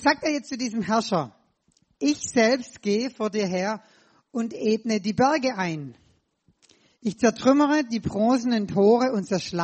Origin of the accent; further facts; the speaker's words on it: Baden-Württemberg, Germany; now in Hawaii, United States; Ihr hört es, ich komme aus Schwaben, gebürtig aus dem Schwabenland. Ich hoffe, ich brauche keinen Übersetzer. Wohne aber schon seit 20 Jahren jetzt in Hawaii.